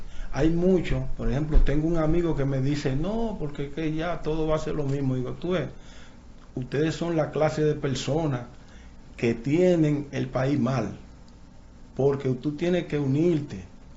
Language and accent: Spanish; San Pedro de Macorís, Dominican Republic; also born or lived in United States; vengo desde San Pedro de Macorís.